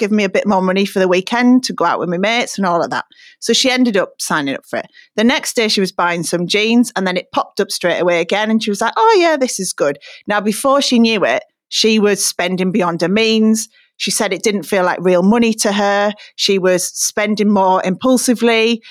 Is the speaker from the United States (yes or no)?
no; Middlesbrough, North East England, United Kingdom; given where I'm from Middlesbrough, see the harsher side of debt